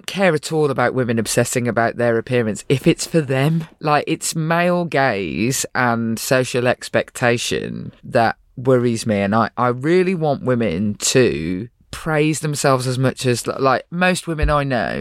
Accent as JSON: {"language": "English", "town": "Birmingham", "region": "West Midlands", "country": "United Kingdom", "said": "So I stood up and said, well, I'm from Birmingham."}